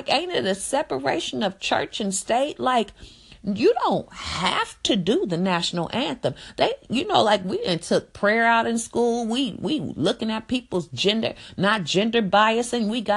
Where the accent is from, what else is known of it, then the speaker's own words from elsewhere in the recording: Richmond, California, United States; My girlfriend is from Oakland, California. I am from Richmond, California.